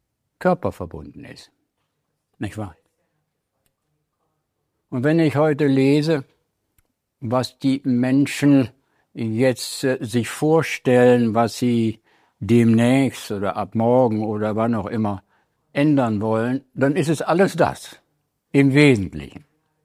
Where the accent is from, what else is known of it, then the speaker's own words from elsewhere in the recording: Northern Germany, Germany; Ich bin am kleinen Dorf in Norddeutschland groß geworden und da war das so.